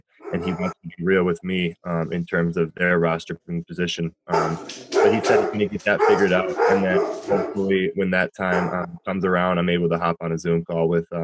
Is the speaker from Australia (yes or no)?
no; Minneapolis, Minnesota, United States; I'm very excited that the Gophers have expressed interest in me, growing up it being my hometown.